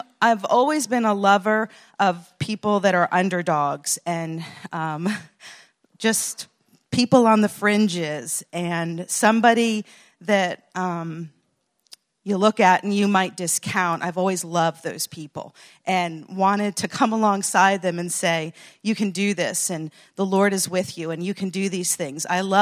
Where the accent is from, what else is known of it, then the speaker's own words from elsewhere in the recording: New Jersey, United States; I grew up in New Jersey and I could walk to church